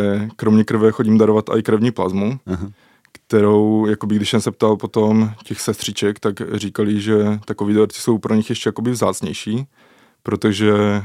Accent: Moravská Nová Ves, South Moravian Region, Czechia; Obec Hrušky, právě Moravská Nová Ves a Týnec. A to je vlastně moje rodná vesnice.

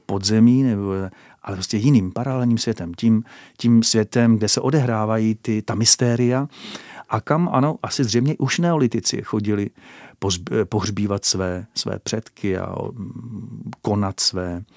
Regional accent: Beskydy, Czechia; also born or lived in Brno; now in Vrbice, Czech Republic; já jsem se přestěhoval jsem se z Brna na Vrbicu. Předtím jsem se do Brna přestěhoval od nás z Beskyd

